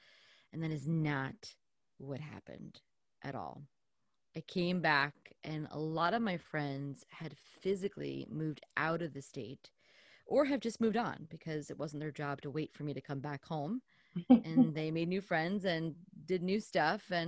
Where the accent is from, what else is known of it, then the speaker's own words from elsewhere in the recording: New Jersey, United States; also born or lived in Northern Ireland; I am a Jersey girl. I was born and bred in New Jersey, and I'm very proud of being from New Jersey because it's such a weird little fun state. But I haven't lived here my whole life.